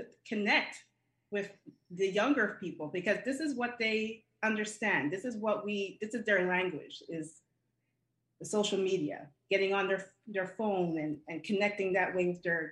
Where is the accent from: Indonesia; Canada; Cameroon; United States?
Canada; Montreal, Quebec; born there; I was born here in Montreal. Oh. My parents are immigrated from Barbados to New York, then to Montreal.